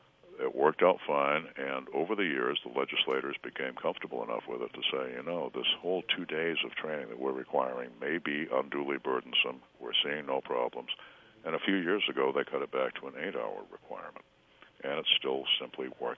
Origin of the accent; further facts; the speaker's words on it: New Hampshire, United States; accent: New Hampshire; In the state of New Hampshire, it's always been, forgive my New Hampshire accent, but hey up.